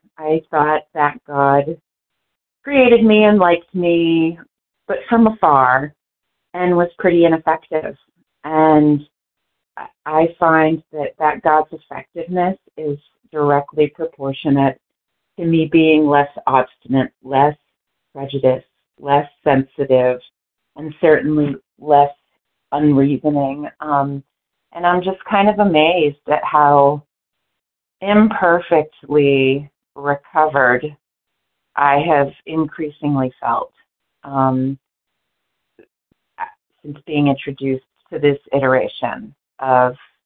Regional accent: Pennsylvania, United States; I'm from Pennsylvania, and I'm grateful to be here.

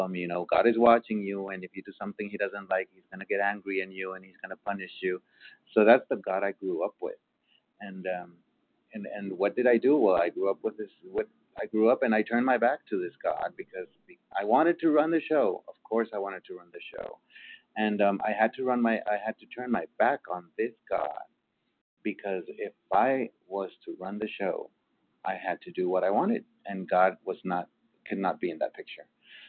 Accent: Honduras; from Honduras.

